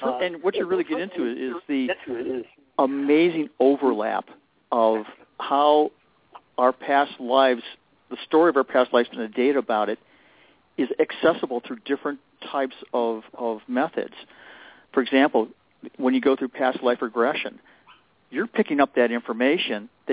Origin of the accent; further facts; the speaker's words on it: Cleveland, Ohio, United States; I come from an Italian background and a Czechoslovakian background. I grew up in Cleveland.